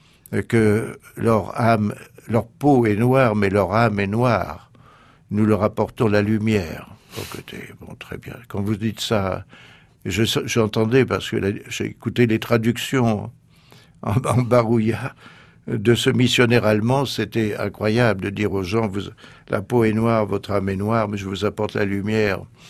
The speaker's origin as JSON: {"language": "French", "country": "France", "said": "on est blancs tous, n'est-ce pas ? Les uns sont australiens, moi je suis français."}